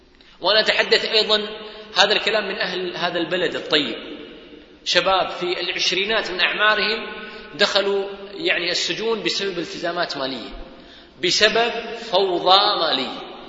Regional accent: United Arab Emirates; وفي الأعراف عندنا في الإمارات يعني الزهبة

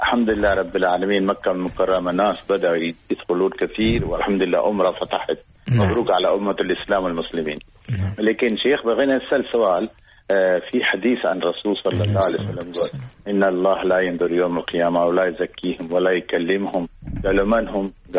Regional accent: India; Arabic is a second language; مهما كنت أنا هندي

